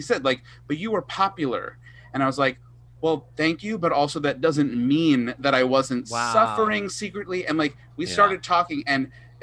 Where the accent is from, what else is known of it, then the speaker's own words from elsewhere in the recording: New York, United States; I'm from Long Island, it's like buffoon nation